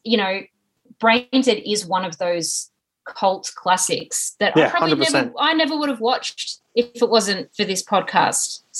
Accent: Australia; I honestly think a lot of Aussies will enjoy New Zealand comedy for that reason, because Aussies are very self-deprecating. Our humour is similar.

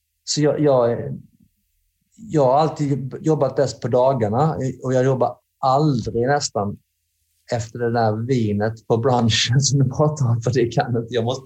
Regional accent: Sweden; ingen visste ju någonting om oss, och vi var från Sverige, vilket var väldigt udda

